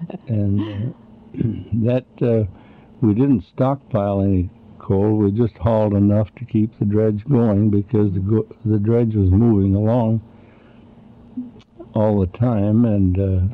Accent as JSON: {"language": "English", "town": "Seattle", "region": "Washington", "country": "United States", "tie": "born or raised there", "also_born_or_lived": "Arlington, Washington", "said": "I was born in Seattle, Washington, in 1910, and raised in Seattle, and went to school, a great school, up until about the fifth grade, and we moved to Arlington, Washington, and lived there for 4 years"}